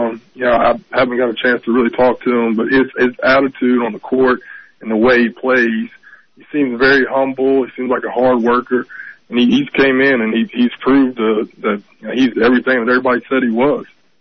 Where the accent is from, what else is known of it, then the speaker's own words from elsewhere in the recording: Nashville, Tennessee, United States; I'm from Nashville.